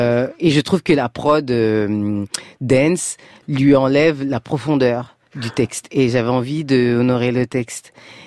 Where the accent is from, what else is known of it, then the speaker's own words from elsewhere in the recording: France; j'ai grandi en France, je suis française